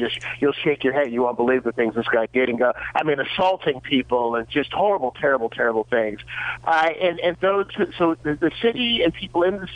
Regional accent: San Leandro, California, United States; What The Scion is about, it's another story of my hometown of San Leandro.

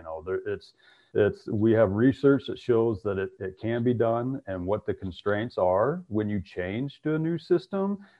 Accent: Arkansas, United States; also born or lived in Iowa; now in North Dakota, United States; I was born and raised in Arkansas. And then as you just mentioned, Abby, I spent a number of years in Iowa doing research and now I'm up in North Dakota.

